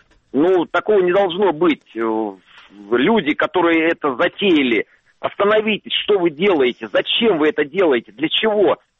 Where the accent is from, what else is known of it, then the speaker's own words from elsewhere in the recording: Ukraine; Я сам украинец.